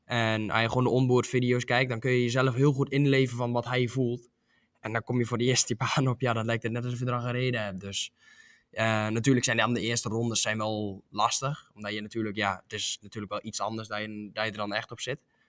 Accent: Netherlands; Natuurlijk, omdat je als Nederlander, je krijgt heel veel aandacht ervoor natuurlijk. Als je op Assen komt natuurlijk.

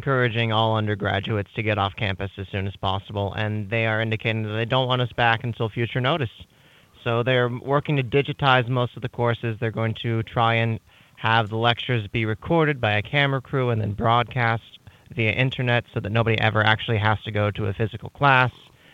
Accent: St. Augustine, Florida, United States; Okay, so I'm a senior in the Department of History. I'm from St. Augustine, Florida, originally.

